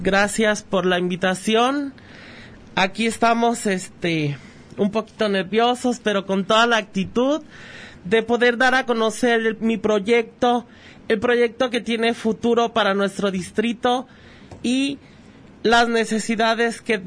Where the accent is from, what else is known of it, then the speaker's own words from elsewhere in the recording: Ayutla, Jalisco, Mexico; conocido como … Tengo 32 años de edad y soy originario de Ayutla, Jalisco. Vengo de una gran familia humilde